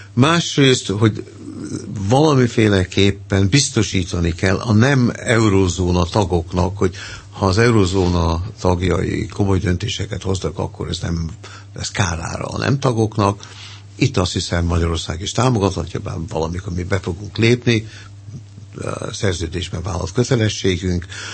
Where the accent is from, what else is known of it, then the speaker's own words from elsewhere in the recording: Scotland, United Kingdom; Hozzáfenném, hogy én Skóciában nőttem föl, tehát én megértem a skót akcentusokat.